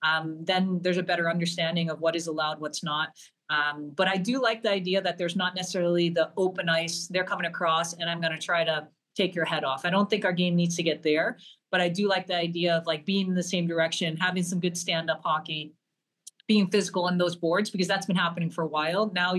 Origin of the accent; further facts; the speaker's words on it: Bridgeport, Connecticut, United States; I grew up in Connecticut playing. So you play with the boys, and I was really, really blessed. I played and grew up at the Wonderland of Ice in Bridgeport, Connecticut.